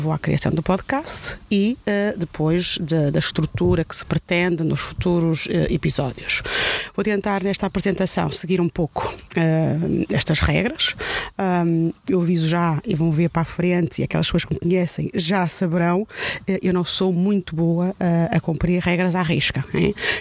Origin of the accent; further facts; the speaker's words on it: São João da Madeira, Aveiro, Portugal; moved away as an adult; also born or lived in Braga; now in Lisbon, Portugal; Eu sou do distrito de Aveiro, mais propriamente São João da Madeira, a 30 km ao sul do Porto, para quem não conhece, mas só vivi em São João até terminar o liceu. Depois fiz todos os meus estudos académicos na Universidade de Braga